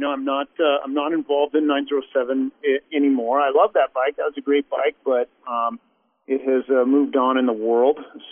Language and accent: English; Alaska, United States; I don't know how to surf because I grew up in Alaska.